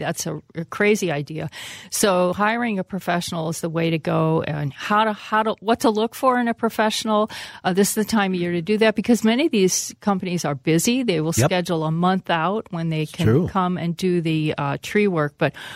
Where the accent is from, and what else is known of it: Pennsylvania, United States; born or raised there